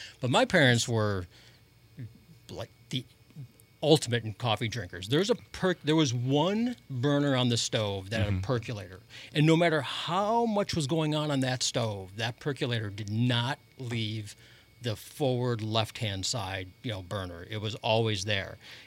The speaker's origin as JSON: {"language": "English", "region": "Illinois", "country": "United States", "said": "Well, I'm from the Illinois area, dare I say that."}